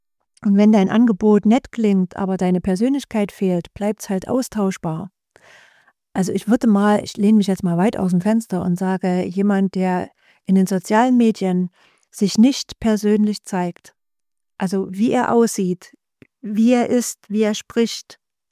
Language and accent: German; Saxony, Germany; Ich komme aus Sachsen. Das wird man immer hören.